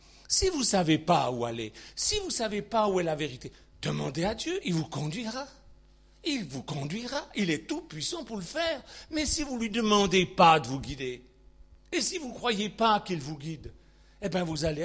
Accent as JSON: {"language": "French", "country": "France", "said": "je vois marqué sabbat avec un S, je suis français, je dis sabbat."}